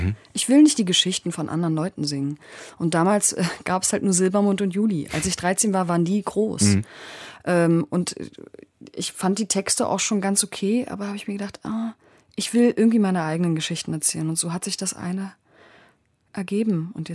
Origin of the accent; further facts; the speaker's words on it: Germany; wenn sie fragen, hey, von wo kommst du? Und dann sage ich halt natürlich Deutschland. Klar. Und merke auch, dass ich nie auf die Idee kommen würde, Türkei zu sagen. Das sind halt wirklich das Land, wo meine Verwandten herkommen.